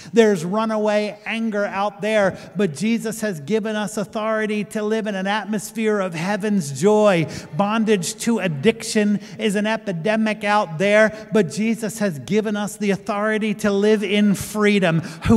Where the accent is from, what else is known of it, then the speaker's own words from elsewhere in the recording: Pennsylvania, United States; I'm from Pennsylvania. Anybody else from Pennsylvania here?